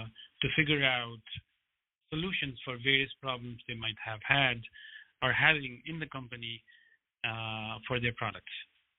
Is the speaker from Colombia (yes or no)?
no; Nepal; also born or lived in United States; I grew up in Nepal where there are not a lot of education opportunities.